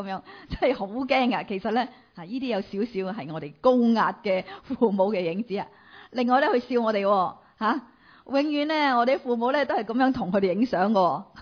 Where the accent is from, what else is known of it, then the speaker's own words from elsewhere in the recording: China; 我哋中國人咧又食粥啦，又食飯啦，做早餐嘅。